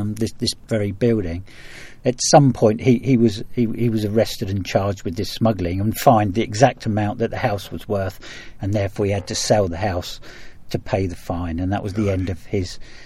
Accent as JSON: {"language": "English", "town": "Gosport", "region": "South East England", "country": "United Kingdom", "tie": "born or raised there", "said": "it's really that kind of urban life that I grew up in Gosport, really. That, you know, I'm Gosport born and bred"}